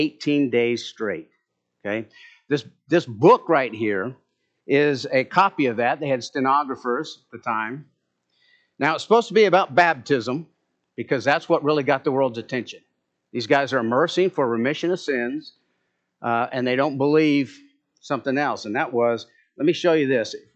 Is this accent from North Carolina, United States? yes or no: no; Arizona, United States; But he didn't know I grew up in Arizona, right? You know, pretty close to the temple in Mason.